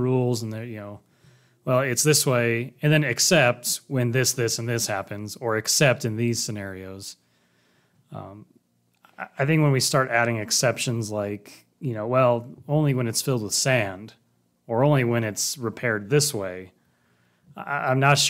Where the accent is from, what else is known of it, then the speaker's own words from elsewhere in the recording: United States; just speaking as an American, I do believe it's a very American belief in the way the game is played here in America.